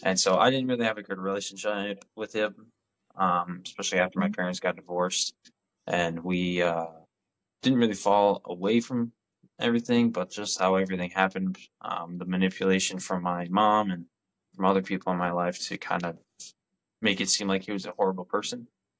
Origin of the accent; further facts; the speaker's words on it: Connecticut, United States; moved away as an adult; I'm originally from Connecticut, but mm-hmm. I live in Central Florida. I lived here for about over 10 years now at this point. Yeah, 2012 is when I moved down here.